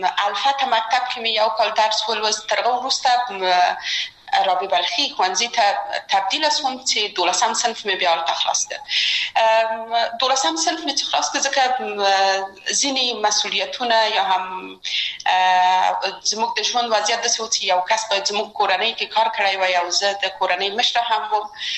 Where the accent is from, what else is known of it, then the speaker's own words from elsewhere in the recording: Kabul, Afghanistan; یو خو موږ د مکرایانو په ساحه کې لوی سوي وو، هلته زموږ بلدتیا ډېره زیاته وه